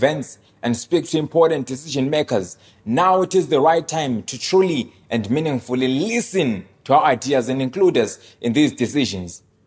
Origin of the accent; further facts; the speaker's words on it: Victoria Falls, Matabeleland North, Zimbabwe; I grew up in Chinotimba Township, a poor part of our region where many are struggling.